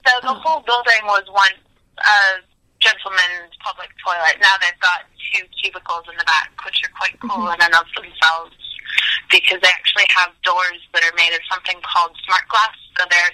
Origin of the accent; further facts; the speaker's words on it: United States; now in United Kingdom; I'm American as well, and I've been in Britain long enough to adjust to toilet meaning what we would call bathroom in the U.S.